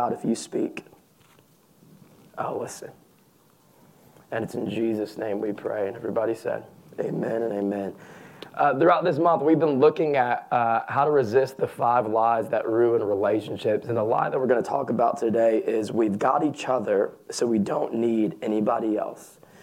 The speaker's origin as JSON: {"language": "English", "town": "Atlanta", "region": "Georgia", "country": "United States", "tie": "born or raised there", "also_born_or_lived": "South Florida / New York City", "accent": "southern drawl", "said": "I grew up in Atlanta. And I spent most of my life in Georgia, and so if you hear a little bit of a southern drawl start to come out, that's why. Moved to South Florida, that's where I met my wife."}